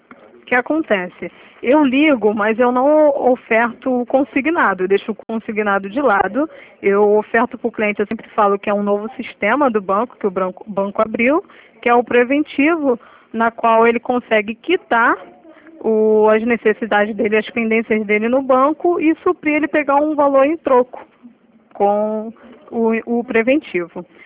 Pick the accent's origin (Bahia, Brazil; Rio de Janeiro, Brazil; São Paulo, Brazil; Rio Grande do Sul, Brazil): Rio de Janeiro, Brazil; Nova Iguaçu; sou de Nova Iguaçu 1.